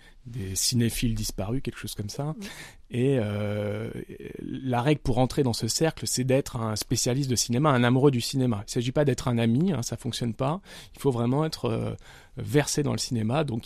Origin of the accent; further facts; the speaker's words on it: Nice, Provence-Alpes-Côte d'Azur, France; c'est que moi je viens de Nice